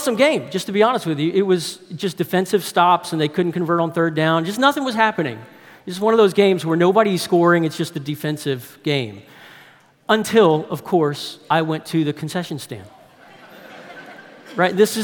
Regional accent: New Orleans, Louisiana, United States; Growing up in New Orleans, I went to a bunch of NFL games, watched the Saints.

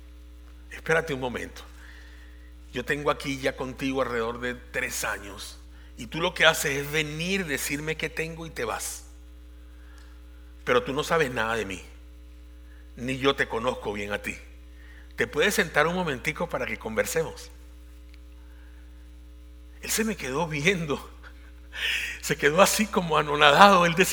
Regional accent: Venezuela; porque en mi país, Venezuela, el médico se sentaba a hablar con uno

